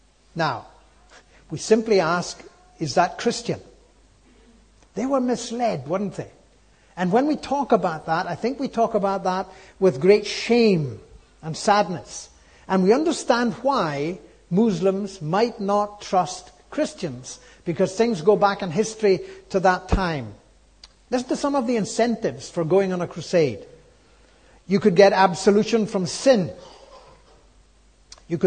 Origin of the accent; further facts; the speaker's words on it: Scotland, United Kingdom; My father was a farmer. I was born in the Orkney Islands.